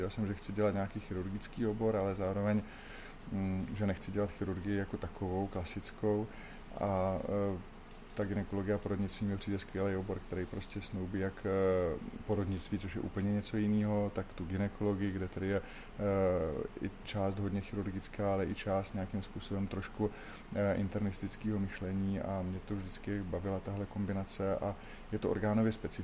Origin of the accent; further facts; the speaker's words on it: Brno, South Moravian Region, Czechia; jsem Brňák, vyrůstal jsem v Komíně a chodil jsem na základní školu Kristenova a potom Pastviny v Komíně.